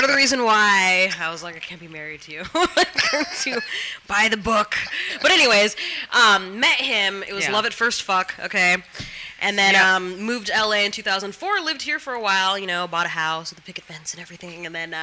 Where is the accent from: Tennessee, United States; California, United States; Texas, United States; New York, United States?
California, United States; San Francisco; Up north. San Francisco.